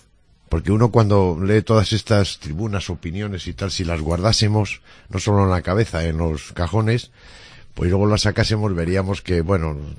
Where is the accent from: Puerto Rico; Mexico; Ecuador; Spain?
Spain; Los Corrales de Buelna, Cantabria; yo que soy más de pueblo que tú eres de Torrelavega, yo soy de Los Corrales.